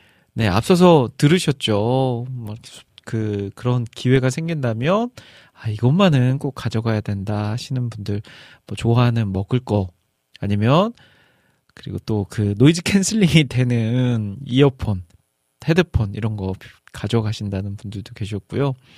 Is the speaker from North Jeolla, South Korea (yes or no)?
yes; Iksan, North Jeolla, South Korea; 그 저희 고향 전라북도 익산에 있는 대나무 숲인데요.